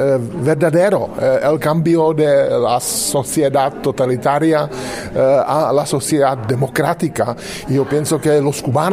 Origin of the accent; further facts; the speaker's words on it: Czechia; Yo soy de la República Checa.